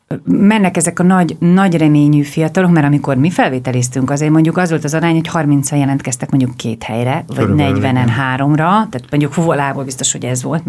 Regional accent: Vác, Pest, Hungary; Én Vácról jöttem, de az mindegy is.

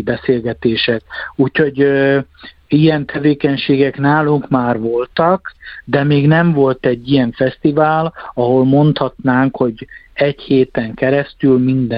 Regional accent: Slovakia; magyarok vagyunk a magyar lakta területről, Magyarországon azt szokás mondani, hogy felvidéki magyarok, úgyhogy mi innen származunk

